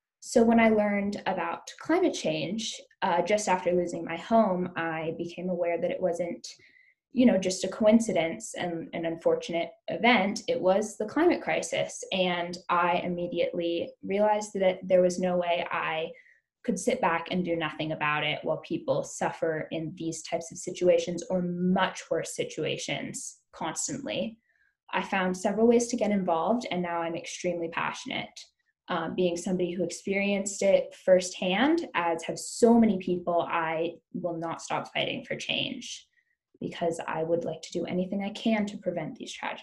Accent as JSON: {"language": "English", "town": "Sonoma County", "region": "California", "country": "United States", "said": "So by mentioning that I was from Sonoma County, you can probably guess where this is going."}